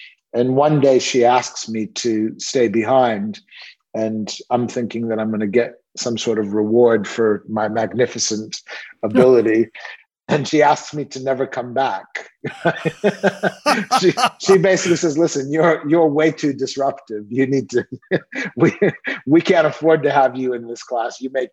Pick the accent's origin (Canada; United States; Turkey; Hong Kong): Canada; now in London, United Kingdom; No, I grew up in Canada. I live in London, but I'm in Los Angeles at the moment for lockdown. But I grew up in Canada.